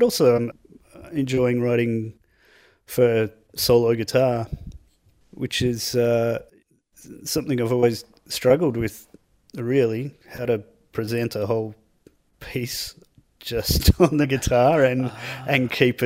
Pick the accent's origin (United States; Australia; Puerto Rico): Australia; Warrandyte, Victoria; I grew up in Warrandyte, and there was this little quite secret swimming hole